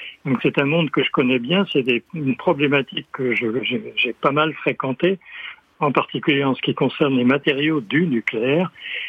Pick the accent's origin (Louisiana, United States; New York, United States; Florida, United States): New York, United States; New York City; il se trouve que j'ai été élevé à New York